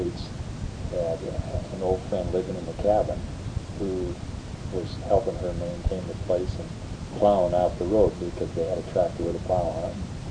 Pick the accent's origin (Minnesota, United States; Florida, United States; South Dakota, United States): South Dakota, United States; And I grew up in the Black Hills where we had good water.